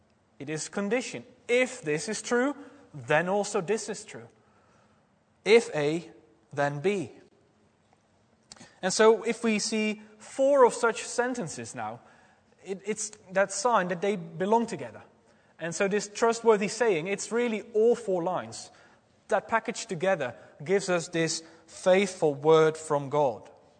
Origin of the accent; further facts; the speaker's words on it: Netherlands; In my home country, the Netherlands, we sometimes have rock very far away.